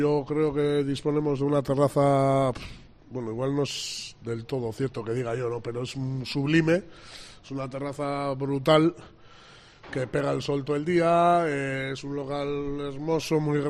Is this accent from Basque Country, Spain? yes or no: yes; Basque Country, Spain; Yo soy vasco, guipuzcoano.